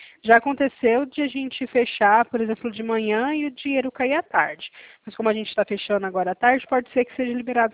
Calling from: Campo Grande, Mato Grosso do Sul, Brazil; Eu falo de Campo Grande, no Mato Grosso do Sul.

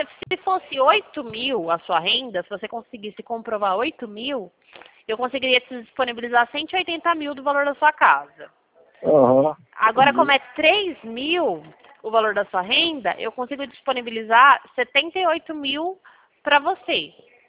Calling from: Pirassununga, São Paulo, Brazil; eu sou do Santander, só que eu falo de Pirassununga

